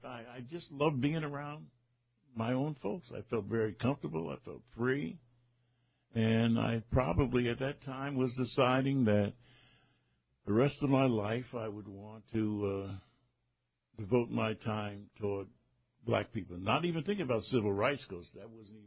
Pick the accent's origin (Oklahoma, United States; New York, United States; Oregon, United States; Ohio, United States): New York, United States; Nyack; we had a community center in the black community, Nyack, where we had entertainment, dances, and parties there.